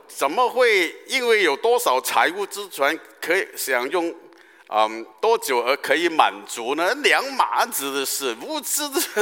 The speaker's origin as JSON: {"language": "Chinese", "region": "Guangdong", "country": "China", "said": "我们广东人说打破双腿都不要担心了"}